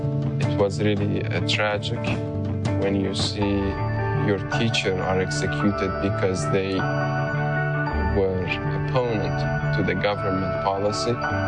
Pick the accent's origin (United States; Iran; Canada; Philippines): Iran; English is a second language; I'm from Iran.